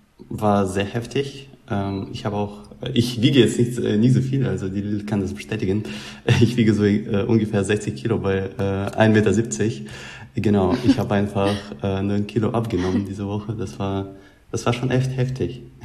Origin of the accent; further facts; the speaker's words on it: Rostov-on-Don, Rostov Oblast, Russia; German is a second language; now in Germany; ich komme aus Rostov am Don, das ist die Stadt, die praktisch an der Grenze zwischen Russland und Ukraine liegt.